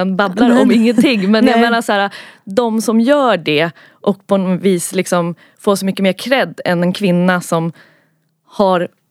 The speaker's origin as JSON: {"language": "Swedish", "town": "Västerås", "region": "Västmanland County", "country": "Sweden", "said": "vi hade stora affischer i Västerås där vi kommer ifrån"}